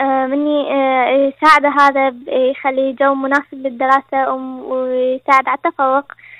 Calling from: Sweden; من السويد

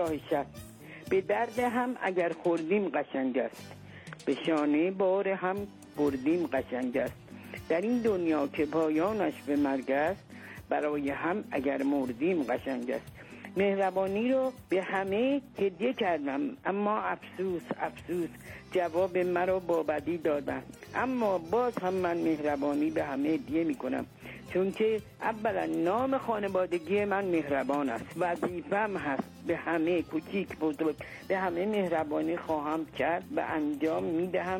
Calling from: Tehran, Tehran Province, Iran; از تهران هستم.

